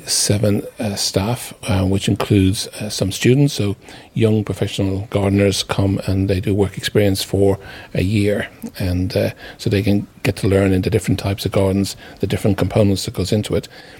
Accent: Dublin, Leinster, Ireland; when I was a young boy, I grew up in Dublin, in South Dublin.

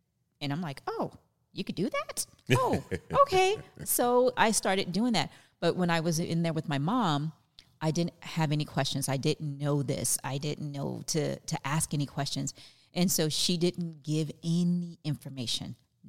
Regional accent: the South, United States; born there; You know, I was born in the South.

